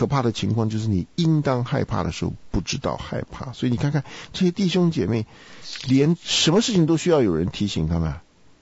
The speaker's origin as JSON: {"language": "Chinese", "country": "China"}